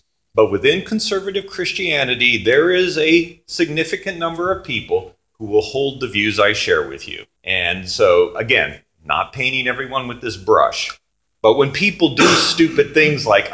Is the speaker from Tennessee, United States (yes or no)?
yes; Tullahoma, Tennessee, United States; In my hometown of Tullahoma, the mayor has a day of prayer